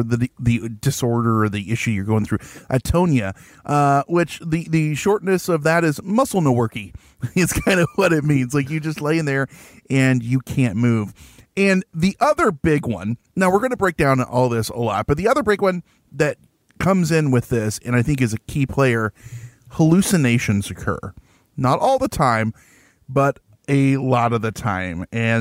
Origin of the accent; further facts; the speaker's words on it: Netherlands; I'm from Holland. Isn't that weird?